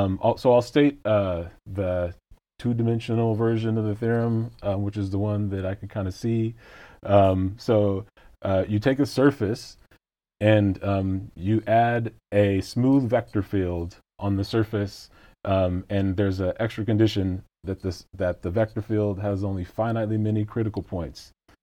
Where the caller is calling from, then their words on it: Los Angeles, California, United States; I am joining you from Los Angeles, currently in my office at Loyola Marymount University